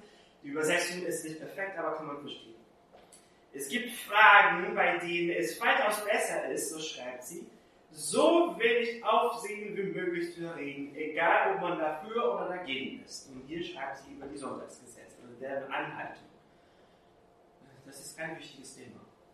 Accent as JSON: {"language": "German", "country": "Brazil", "tie": "born or raised there", "said": "ich bin in Brasilien damit aufgewachsen"}